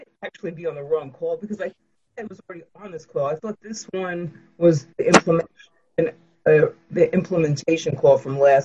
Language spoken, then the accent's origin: English; New Jersey, United States; I'm from New Jersey.